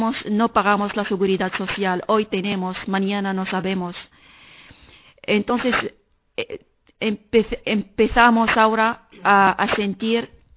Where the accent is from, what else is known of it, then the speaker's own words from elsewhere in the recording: Morocco; Spanish is a second language; moved away as an adult; now in Spain; inmigrante marroquí. Vivo en España 5 años, llevo aquí viviendo 5 años.